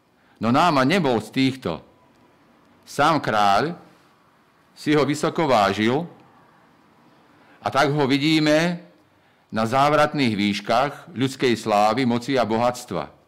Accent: Žilina Region, Slovakia; moved away as an adult; now in Lučenec, Slovakia; Keď som sa sťahoval z Oravy do Lučenca, keď som sa oženil, tak tiež som nevedel, čo ma čaká.

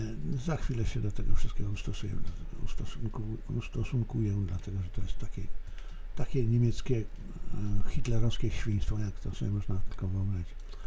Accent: Silesian Voivodeship, Poland; born there; urodziłem się na Śląsku, na niemieckiej części Śląska, w niemieckiej części Śląska

